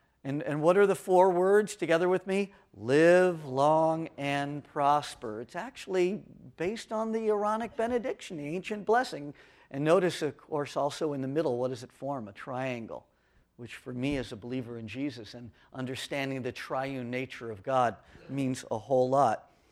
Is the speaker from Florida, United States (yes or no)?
no; Los Angeles, California, United States; I mean, I grew up in Los Angeles, right, in the 1950s, and, you know, growing up in Los Angeles, Jewish priest? No, priests are Catholic.